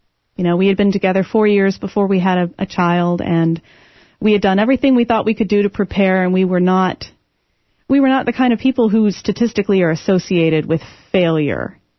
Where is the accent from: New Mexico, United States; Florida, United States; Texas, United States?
Texas, United States; Austin; Yes, I am. I'm from Austin.